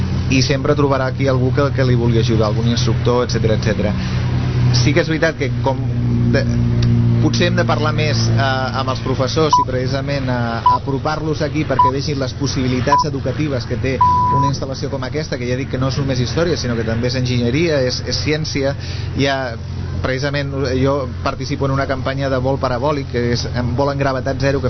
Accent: Barcelona, Catalonia, Spain; jo personalment he de dir que ho sento, soc de Barcelona, però...

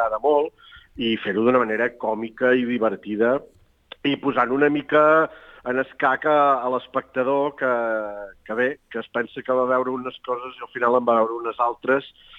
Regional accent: Catalonia, Spain; now in Vallès, Spain; sóc un empordanès afincat al Vallès perquè l'amor m'ha portat cap al Vallès.

